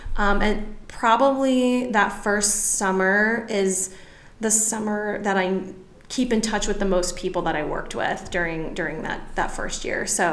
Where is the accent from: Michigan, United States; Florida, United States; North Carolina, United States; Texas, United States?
Florida, United States; Yeah, so I'm from Florida originally, and I went to a YMCA residential camp in Florida.